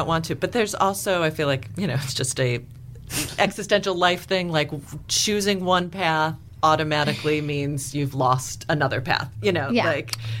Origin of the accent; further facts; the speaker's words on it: Chicago, Illinois, United States; Mainly in Chicago.